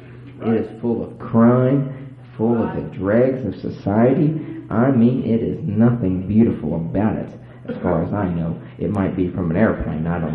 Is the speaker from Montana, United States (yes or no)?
no; Blanchester, Ohio, United States; Well, I grew up out near Blanchester, Ohio, through most of my life, and my mom and dad's little farm there